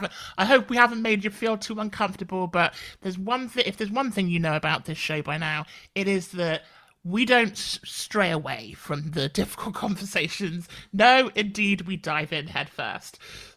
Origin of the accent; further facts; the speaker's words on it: South West England, United Kingdom; I grew up in Devon, which is, and I like to joke that in the 90s, my family was the black population of the town I grew up in.